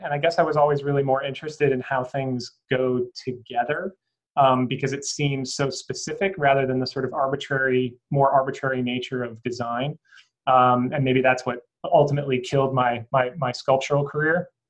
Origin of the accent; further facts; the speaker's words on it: Michigan, United States; now in New York City, United States; I went to the University of Michigan, go blue. Born and raised in Michigan. And after studying sculpture, I moved to New York City, with stars in my eyes